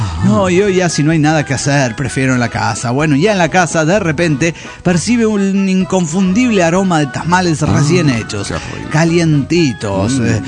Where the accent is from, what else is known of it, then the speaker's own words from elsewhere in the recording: Colombia; en mi país, y más específicamente en las tierras paisas, Medellín y todo el eje cafetero